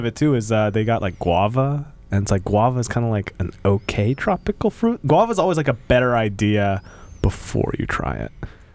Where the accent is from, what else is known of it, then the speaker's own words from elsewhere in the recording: Seattle, Washington, United States; See, I'm Asian. I'm from Seattle, and there's so much stuff that I knew the Asian name for.